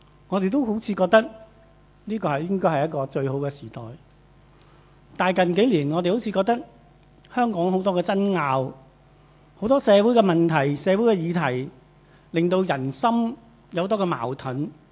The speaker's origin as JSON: {"language": "Chinese", "region": "Guangdong", "country": "China", "said": "我们广东人的讲法就是很远的意思"}